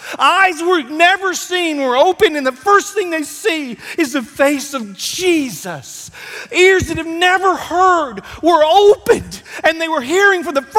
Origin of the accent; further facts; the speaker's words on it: Alabama, United States; I'm from Alabama.